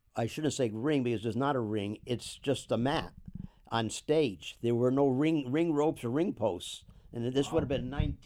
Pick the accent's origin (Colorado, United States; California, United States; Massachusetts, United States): Massachusetts, United States; Springfield; I'm from Springfield, Mass.